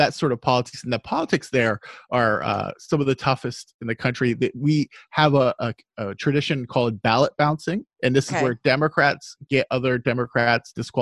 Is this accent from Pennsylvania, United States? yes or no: yes; Pennsylvania, United States; I'm from Pennsylvania, which I would say is probably, other than New Jersey, the most aggressive state.